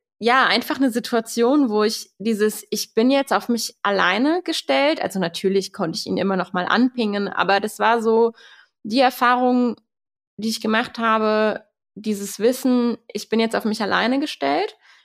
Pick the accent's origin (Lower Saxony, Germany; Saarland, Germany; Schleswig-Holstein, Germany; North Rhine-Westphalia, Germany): Saarland, Germany; Aus dem Saarland.